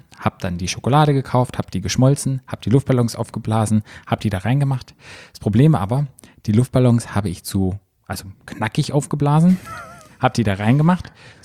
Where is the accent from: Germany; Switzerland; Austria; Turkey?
Germany; Baden-Württemberg; bei uns im Schwarzwald sagen wir Sachet.